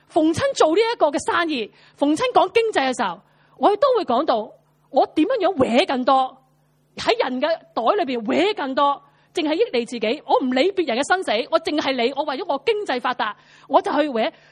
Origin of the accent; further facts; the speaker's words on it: China; 我谂我系中国人，